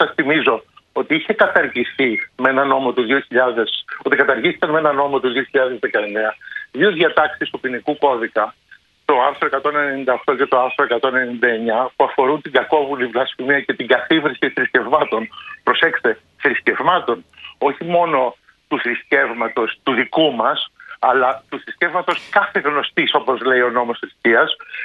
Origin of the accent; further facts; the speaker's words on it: Greece; είναι τραγικό να αποδομούμε ως Έλληνες την εθνική μας ταυτότητα και τα στοιχεία που την απαρτίζουν.